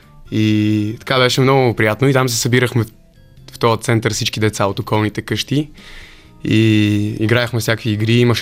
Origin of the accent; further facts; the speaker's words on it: Malaga, Andalusia, Spain; Аз израснах в Испания всъщност, в Малага, най-на юг. И живеехме в една къща, дето се виждаше Гибралтарския проток от нашата тераса.